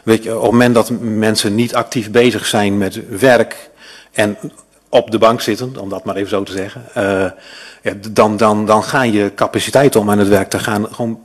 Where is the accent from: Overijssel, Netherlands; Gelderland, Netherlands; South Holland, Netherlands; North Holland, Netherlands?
Overijssel, Netherlands; Kampen; Ik kom namelijk toevallig uit Kampen.